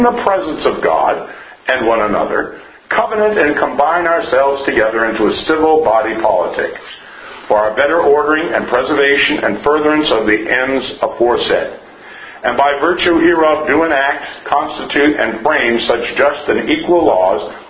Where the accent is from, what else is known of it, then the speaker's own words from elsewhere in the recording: Northampton, New Hampshire, United States; also born or lived in Lexington, Massachusetts; I was born in Lexington, Massachusetts, and raised in Northampton, New Hampshire, so I'm not a native New Yorker